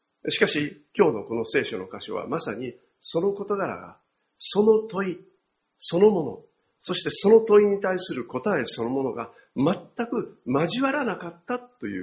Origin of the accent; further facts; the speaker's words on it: Osaka, Japan; born there; also born or lived in Nara / Nishinomiya; now in Kyoto, Japan; 私もどこからやってきて、 まあ、大阪で生まれてとかね。それでその後、水平移動するわけです。奈良に行き、西宮に行き、そして今京都に来る。